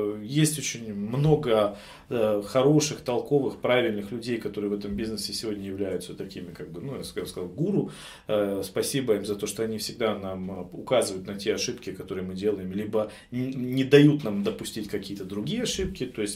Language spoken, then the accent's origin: Russian; Chișinău, Moldova; Я сам из Кишинева, из Молдавии, уже говорил об этом